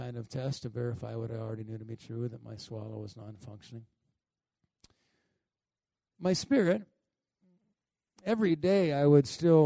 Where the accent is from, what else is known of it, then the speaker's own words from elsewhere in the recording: Colorado, United States; I'm from Colorado. I like grass.